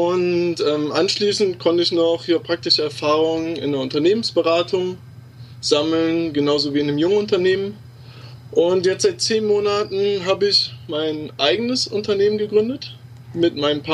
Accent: Aachen, North Rhine-Westphalia, Germany; ich bin 26 und bin in Aachen groß geworden, im Dreiländereck zwischen Belgien, Holland und Deutschland.

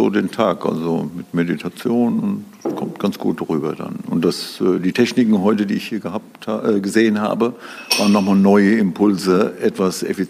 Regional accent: Limburg, Hesse, Germany; Ich komme aus Limburg.

